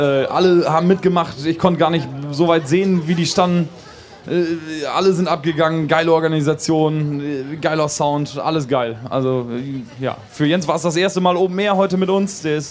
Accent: Rheine, North Rhine-Westphalia, Germany; Wo wir herkommen, aus Rheine, das ist zwischen Münster und Osnabrück.

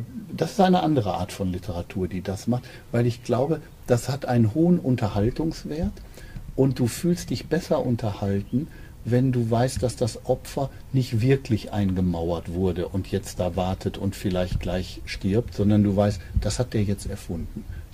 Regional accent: Gelsenkirchen, North Rhine-Westphalia, Germany; Ja, ich komme aus Gelsenkirchen, so wie die Kommissarin auch. Die kann kein Platt, wie ich auch.

